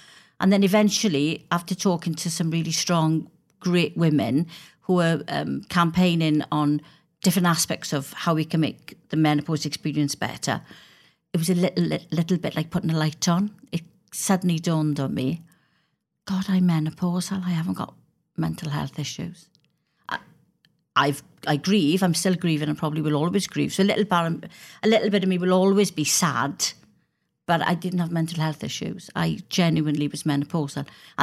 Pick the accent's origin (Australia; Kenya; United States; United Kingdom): United Kingdom; Wales; I'm a Welsh Member of Parliament